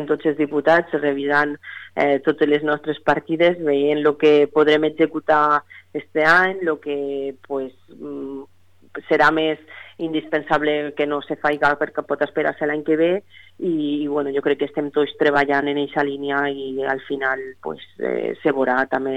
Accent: Càlig, Valencian Community, Spain; Pues, no sé, en el cas del meu poble, jo soc de Càlig

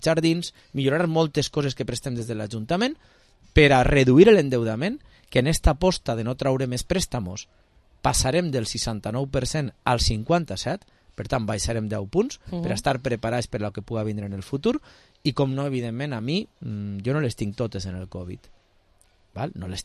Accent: Valencian Community, Spain; el districte del meu barri, del barri de l'Hospital, el que va tindre un canvi com de la nit al dia de algo que jo me cria des de xicotet

